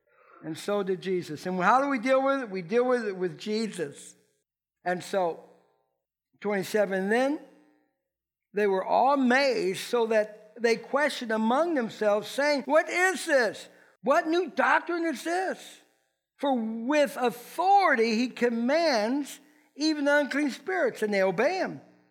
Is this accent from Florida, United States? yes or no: yes; Florida, United States; He's my pastor I grew up with in Florida